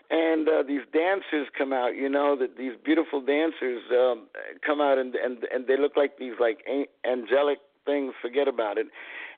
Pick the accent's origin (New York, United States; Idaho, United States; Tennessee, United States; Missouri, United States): New York, United States; New York City; First, when I was a little kid, I grew up in East Harlem, on 111th Street. Everybody says where? 111th Street. Okay, between 2nd and 3rd Avenue.